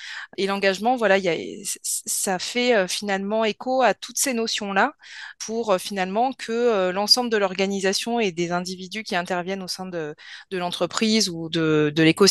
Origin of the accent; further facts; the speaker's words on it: Southern France, France; moved away as an adult; also born or lived in Paris / Southeast Asia; now in Lyon, France; Je suis à la base originaire du sud de la France. J'ai vécu quelques années à Paris. Je suis partie en Asie du Sud-Est et je suis revenue sur Lyon finalement. Donc voilà, ça fait une dizaine d'années que je suis sur Lyon.